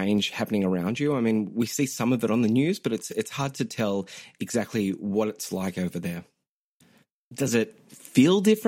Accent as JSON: {"language": "English", "country": "Australia", "said": "And to be fair, the founders probably never thought of Fox News either, which as an Australian, TikTok, I've got to say."}